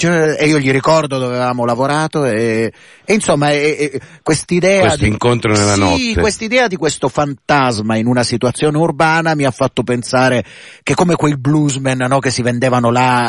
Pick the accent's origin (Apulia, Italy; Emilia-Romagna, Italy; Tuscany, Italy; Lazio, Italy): Apulia, Italy; Lecce; soprattutto che stanno dalle mie parti. Le mie parti sono Lecce, per intenderci.